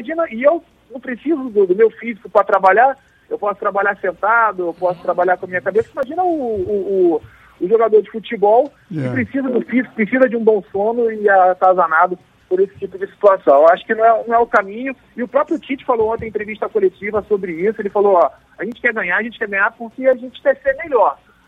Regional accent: Rio de Janeiro, Brazil; Eu sou carioca

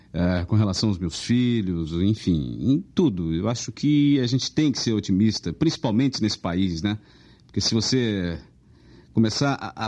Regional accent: Uberaba, Minas Gerais, Brazil; Eu saí de Uberaba, mas Uberaba não saiu de mim, não. Uberaba está aqui, guardadinha, dentro de mim.

